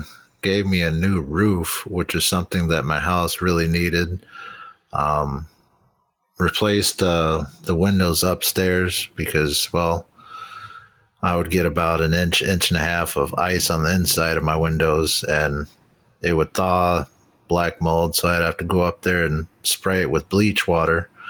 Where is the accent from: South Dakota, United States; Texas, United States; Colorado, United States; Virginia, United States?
Texas, United States; Temple; born there; now in Minnesota, United States; Well, I was born in Temple, Texas, moved up to Minnesota in 91, just in time for the blizzard. Never seen snow in my life until then.